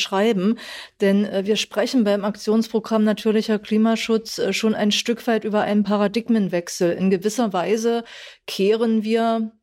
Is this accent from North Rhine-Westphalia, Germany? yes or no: no; Saxony-Anhalt, Germany; Das heißt, ich komme aus Sachsen-Anhalt.